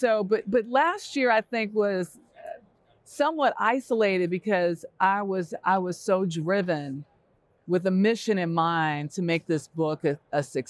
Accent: Los Angeles, California, United States; I'm from Los Angeles. I'm from South Central

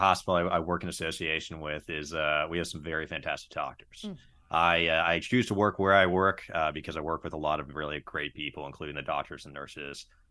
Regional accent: Berkeley, California, United States; I grew up in Berkeley, California. I've not been back since, but I went to school in San Luis Obispo

